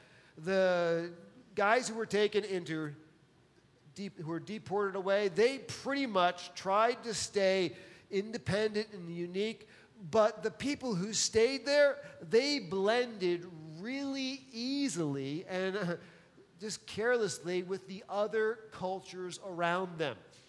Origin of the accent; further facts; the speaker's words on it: New York, United States; You know, I grew up outside of New York City. You had a lot of Italian people